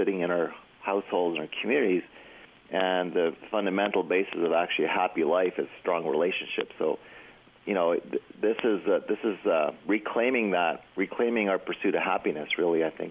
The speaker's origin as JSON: {"language": "English", "country": "Canada", "said": "I'm a Canadian."}